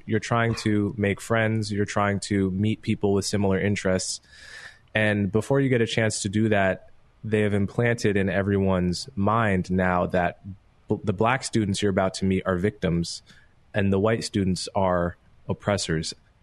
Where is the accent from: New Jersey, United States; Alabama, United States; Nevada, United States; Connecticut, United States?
New Jersey, United States; Montclair; When I was a kid, I grew up in Montclair, New Jersey, which some of your listeners may be familiar with if they know the New York area.